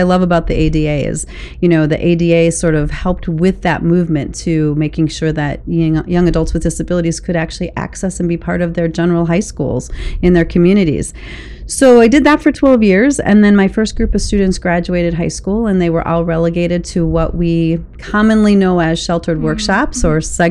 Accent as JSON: {"language": "English", "region": "Wisconsin", "country": "United States", "said": "I am. Go Badgers. Orange Bowl this year. So I'm from Wisconsin."}